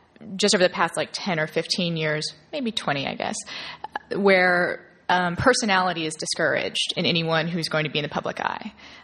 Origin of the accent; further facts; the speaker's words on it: Lincoln, Nebraska, United States; also born or lived in Austin, United States; I grew up in Lincoln, and also my father has started to refer to it as the Nebraska myth, because I also grew up in Texas, and it's very important to him, should he hear this, that I mentioned that I spent part of my childhood in Austin.